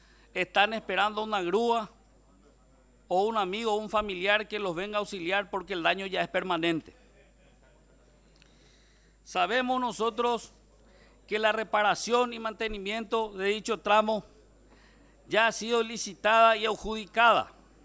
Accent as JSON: {"language": "Spanish", "region": "Guairá", "country": "Paraguay", "tie": "born or raised there", "said": "No pasa un solo viaje, presidente, que vaya yo a mi patria chica, Guairá."}